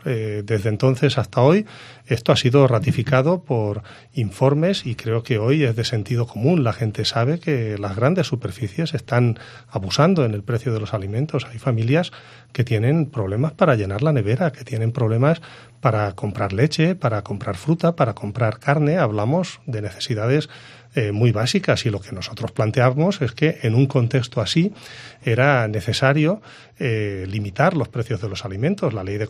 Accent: Valencian Community, Spain; conozco profundamente el tejido económico valenciano, las pequeñas y medianas empresas, he desarrollado mi actividad profesional durante una década en mi tierra

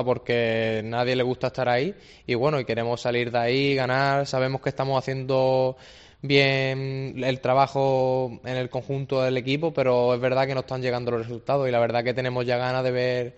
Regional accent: Málaga, Andalusia, Spain; yo soy de aquí de Málaga

